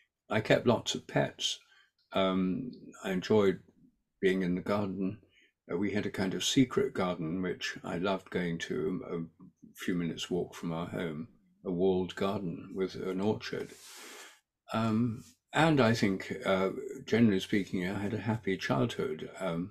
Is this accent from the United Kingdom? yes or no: yes; East Midlands, United Kingdom; born there; I was born in near Carn-trent in Nottinghamshire, which is a market town.